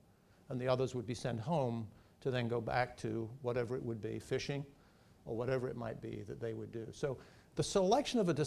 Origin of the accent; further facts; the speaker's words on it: England, United Kingdom; moved away as an adult; now in United States; I grew up in England, as I mentioned this morning. I came to the United States when I was in my early 20s, and I've been here ever since. So I'm now a naturalized American, but grew up in the Church of England, back in England.